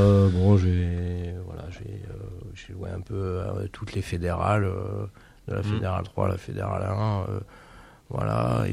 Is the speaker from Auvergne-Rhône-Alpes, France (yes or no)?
no; Thouars, Nouvelle-Aquitaine, France; moi, je suis originaire de Thouars, donc voilà, un petit club où j'ai commencé